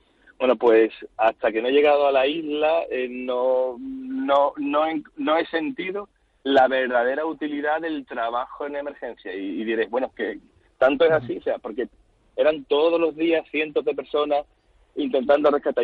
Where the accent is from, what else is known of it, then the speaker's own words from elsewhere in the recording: Spain; como españoles que vamos a ser juzgados, en este caso funcionarios